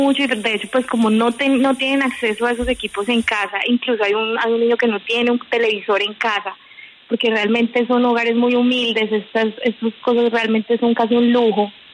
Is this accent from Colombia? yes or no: yes; Ibagué, Tolima, Colombia; also born or lived in Armenia; Yo soy de Armenia, pero toda mi vida he vivido acá en Ibagué.